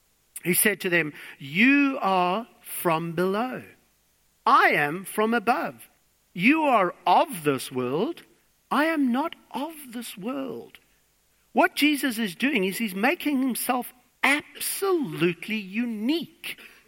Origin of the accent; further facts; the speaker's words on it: South Africa; now in Australia; I'm trying to be an Australian, but I come from South Africa